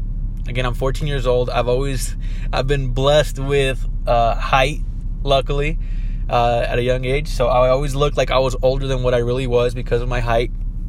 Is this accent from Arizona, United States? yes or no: yes; Tucson, Arizona, United States; Like, growing up in Tucson, which, by the way, they have the best chorizo out there.